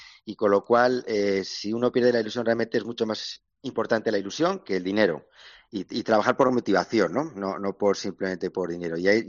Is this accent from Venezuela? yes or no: no; Castilla-La Mancha, Spain; now in Galicia, Spain; a lo largo del tiempo que llevo viviendo aquí, pues bueno, yo soy manchego de origen